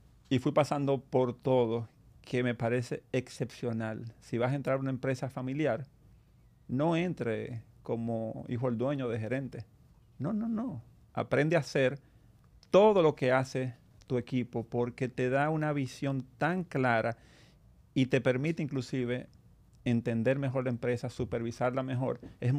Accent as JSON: {"language": "Spanish", "town": "Santo Domingo", "country": "Dominican Republic", "tie": "born or raised there", "said": "por mi abuelo, tatarabuelo, vienen de León, de España. Pero … nací en Santo Domingo, orgullosamente dominicano. Y estudié en Santo Domingo, aunque después hice un poquito de trampa y me fui fuera, pero sí, orgullosamente dominicano"}